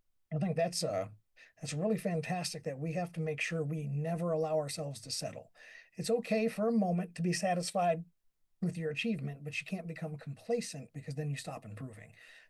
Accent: Kentucky, United States; How do I keep maybe my Kentucky culture, my hometown touch, while growing and professionalizing myself

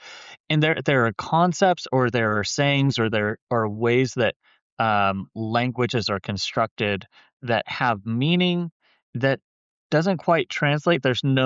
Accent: United States; So I think having a solution for, you know, other languages, it's weird as an American. You know, we are so soaked in our own language

